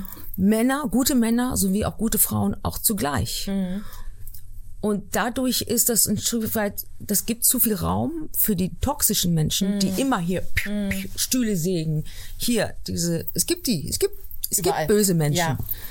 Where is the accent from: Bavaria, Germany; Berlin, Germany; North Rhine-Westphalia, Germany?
Berlin, Germany; born there; Meine Mutter ist halb Deutschin. Und ich bin in Berlin geboren.